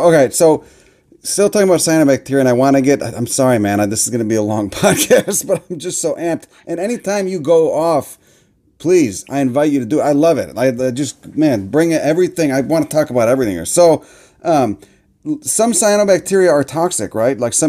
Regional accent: Chicago, Illinois, United States; say that because I'm from Chicago

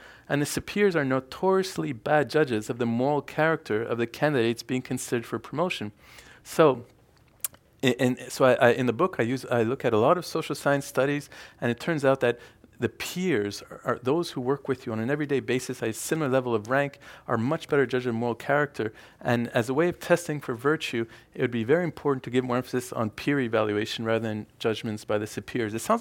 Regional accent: Canada; I'm Canadian

